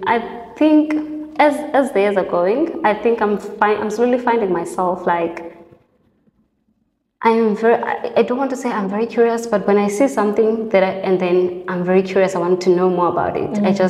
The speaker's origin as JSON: {"language": "English", "region": "Eastern Cape", "country": "South Africa", "tie": "born or raised there", "moved": "as an adult", "lives_now": "Cape Town, South Africa", "said": "I grew up in Eastern Cape, studied there to high school, came here for varsity."}